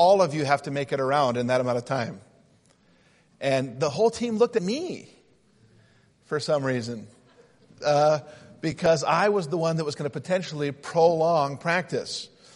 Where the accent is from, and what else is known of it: Utah, United States